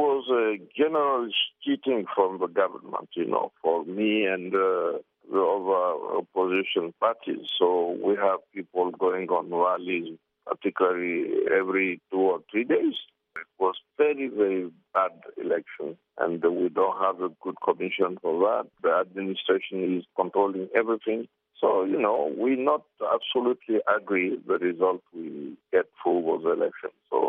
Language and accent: English; Boké, Boké Region, Guinea; English is a second language; Boké is my hometown. We have a big problem in that part of the country.